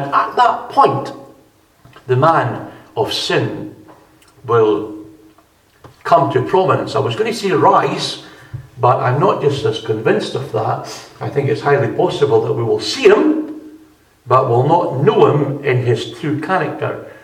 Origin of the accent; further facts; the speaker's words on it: Scotland, United Kingdom; I was brought up in East Fife and I just speak Fife and so on.